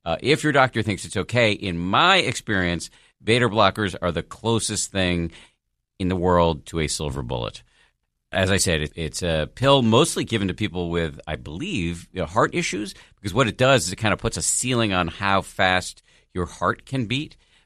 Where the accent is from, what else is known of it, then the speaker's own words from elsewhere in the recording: Boston, Massachusetts, United States; Appreciate the question and the kind words and the shout out from Boston, my hometown. When I want to amuse my wife, I do a Boston accent.